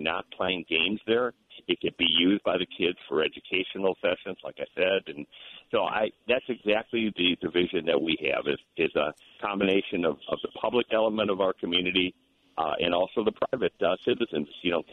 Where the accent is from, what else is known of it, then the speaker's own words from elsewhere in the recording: Chicago, Illinois, United States; also born or lived in Wisconsin; where I grew up in the Midwest, in Chicago and Wisconsin